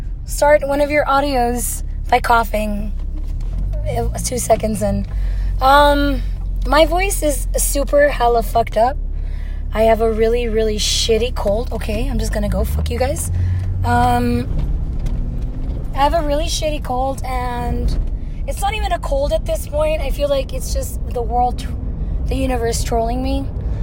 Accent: East Los Angeles, California, United States; I was born and raised in East LA. Like, when you're a kid from East LA, people don't give a fuck.

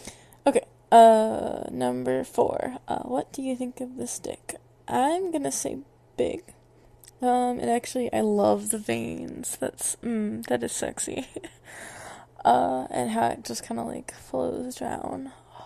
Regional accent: Northeast, United States; my grandmother is from Alabama, and normally I am from the Northeast, so it's a tad weird, all switching it out like so

